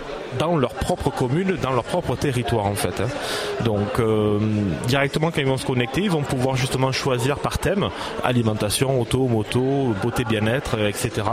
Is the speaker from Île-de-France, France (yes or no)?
no; Mazan, Provence-Alpes-Côte d'Azur, France; moi je suis de Mazan